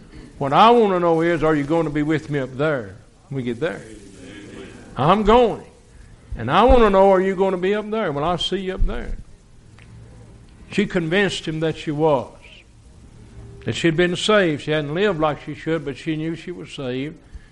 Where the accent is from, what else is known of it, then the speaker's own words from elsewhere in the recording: Tennessee, United States; I said, "I'm from Tennessee."